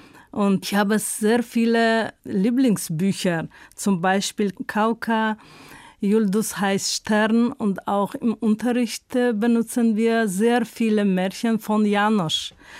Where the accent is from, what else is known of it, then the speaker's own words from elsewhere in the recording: Dushanbe, Tajikistan; German is a second language; komme ich aus Tadschikistan, Hauptstadt Duschanbe. Bin ich 1963 geboren